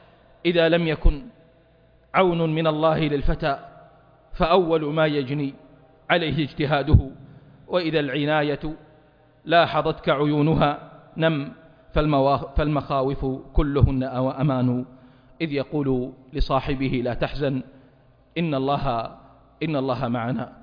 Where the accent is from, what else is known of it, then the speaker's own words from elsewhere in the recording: Saudi Arabia; بلادنا المملكة العربية السعودية